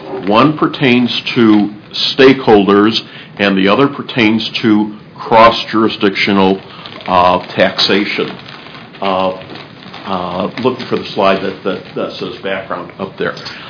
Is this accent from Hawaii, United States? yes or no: no; Buffalo Grove, Illinois, United States; My friend Jeff Brayman, the president of my hometown of Buffalo Grove, says that this should be a regional roadway.